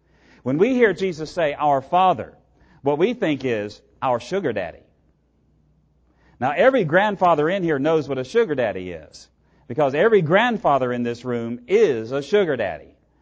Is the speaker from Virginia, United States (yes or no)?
yes; Virginia, United States; Now, to you and me as Americans, that does not make a bit of sense. We have no monarchs. I come from Virginia. We have a great state flag.